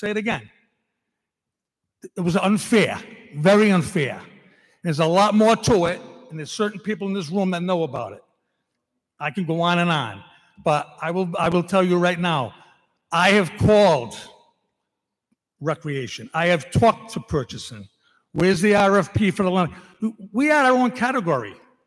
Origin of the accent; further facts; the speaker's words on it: Warwick, Rhode Island, United States; My father was a lifelong resident. I was brought up in Warwick, the school systems.